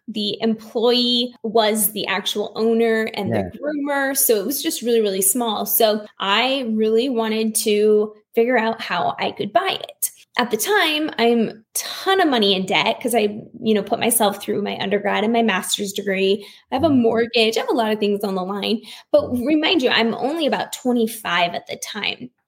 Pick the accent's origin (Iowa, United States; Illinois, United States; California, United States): Iowa, United States; now in Arizona, United States; So I'm originally from Iowa and I live in Arizona now